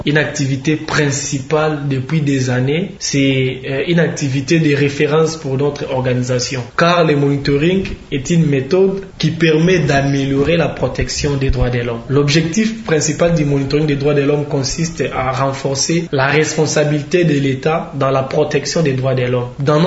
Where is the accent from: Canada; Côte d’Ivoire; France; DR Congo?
DR Congo; Surtout parce que nous sommes premièrement des Congolais. Nous sommes d'abord des Congolais.